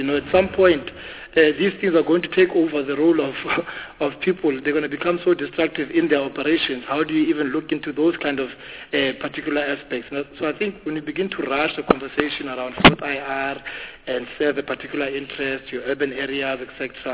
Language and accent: English; Limpopo, South Africa; I come from Limpopo myself. No water, no electricity.